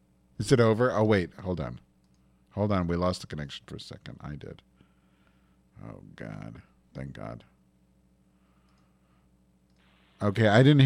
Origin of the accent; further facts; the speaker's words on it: East Coast, United States; now in Carmel, United States; here we came from the East Coast where everybody's liberal.